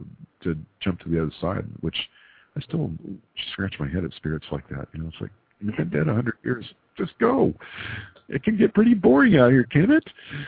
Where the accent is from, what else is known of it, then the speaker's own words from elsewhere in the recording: Paradise, California, United States; I grew up in near Paradise, California, which is, you know, it made the news when it nearly burned down a couple of years ago